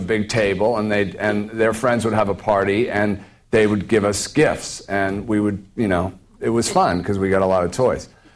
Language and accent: English; Ireland; because I'm Irish